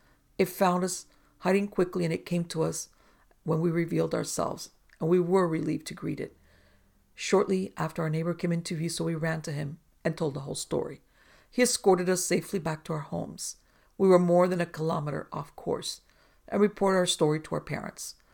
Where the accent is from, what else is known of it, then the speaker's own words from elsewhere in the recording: Tennessee, United States; I grew up on the Tennessee-Alabama-Georgia border west of Chattanooga. Not in the sticks, but definitely a rural area.